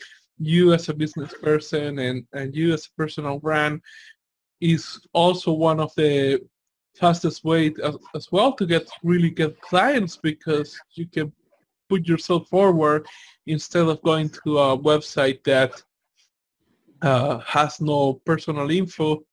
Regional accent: El Salvador; Again, I'm from El Salvador.

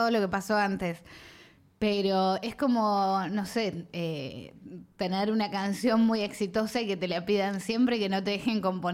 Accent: Bahía Blanca, Buenos Aires Province, Argentina; Soy de Bahía Blanca, una ciudad muy, muy conservadora, muy, muy militar, con muchas formas muy rigoristas. Me parezco más a Bahía Blanca de lo que pensaba, porque cuando me vine a Lamba me di cuenta que soy bastante bahiense.

